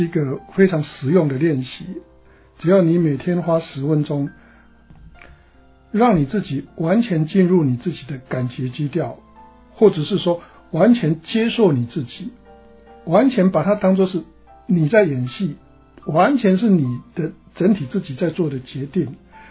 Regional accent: China; 就好像我们中国人在写文章，我们会谈起承转合

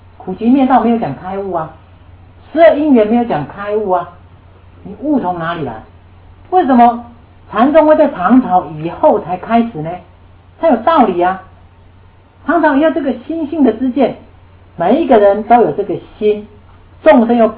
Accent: China; 我们中国人认为这样吃很好吃

